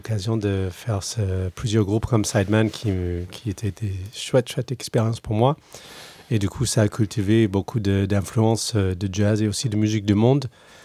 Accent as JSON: {"language": "French", "town": "Calgary", "region": "Alberta", "country": "Canada", "said": "je viens de Calgary, Canada, et là-bas, c'est le plus grand rodeo d'Amérique du Nord. Et du coup, il y a un peu de cowboy chez moi et même j'ai un peu des racines américaines de cowboy."}